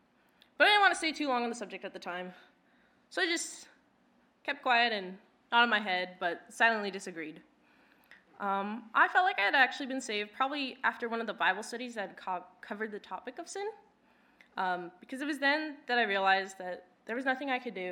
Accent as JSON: {"language": "English", "town": "Santa Maria", "region": "California", "country": "United States", "tie": "born or raised there", "said": "How did I end up here? Well, I grew up in Santa Maria, California, and I graduated from my community college there in the spring of 2025, because it was time for me to go to university."}